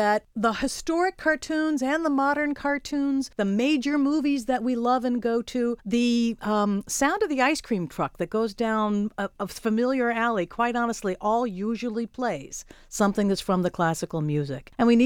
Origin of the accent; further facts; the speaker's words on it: Ohio, United States; I'm an Ohioan, and okay.